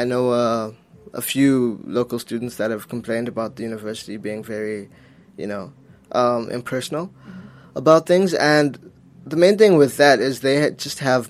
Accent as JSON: {"language": "English", "country": "Zimbabwe", "moved": "yes", "said": "I'm from Zimbabwe, and it's a country with a very kind of infamous dictator"}